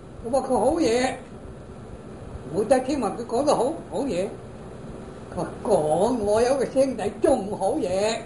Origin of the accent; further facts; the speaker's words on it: Guangdong, China; 南方呢我哋廣東人又話